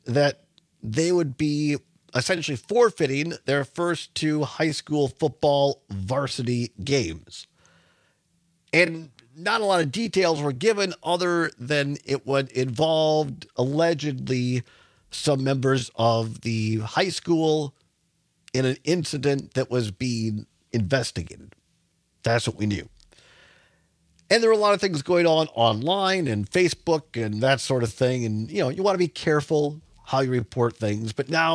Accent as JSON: {"language": "English", "town": "Richland Center", "region": "Wisconsin", "country": "United States", "tie": "born or raised there", "said": "not too far from my hometown of Richland Center, the Reedsburg community is putting together"}